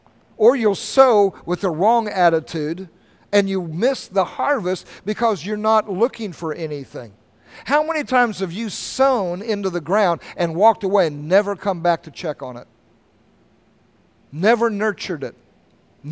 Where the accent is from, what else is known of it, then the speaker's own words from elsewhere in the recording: Ohio, United States; Where we grew up in Ohio, they got over 300 bushel of corn off of an acre.